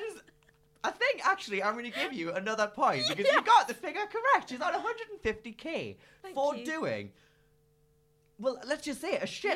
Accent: North East England, United Kingdom; You're going to mention my hometown hero, Alan Shearer.

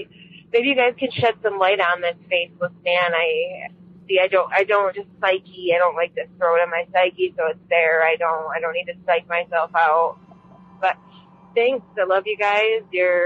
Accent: Michigan, United States; I'm from Michigan.

